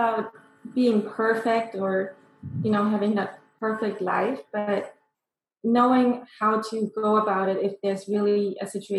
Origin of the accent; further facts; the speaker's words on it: Germany; I'm born and raised in Germany. I grew up in a really conservative, sheltered way, really judgmental environment.